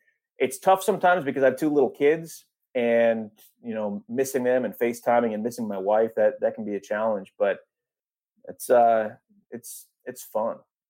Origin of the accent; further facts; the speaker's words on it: New York City, New York, United States; growing up in New York, getting to call a game at Madison Square Garden was like one of the highlights of my life. Man, I grew up going to MSG and watching the Knicks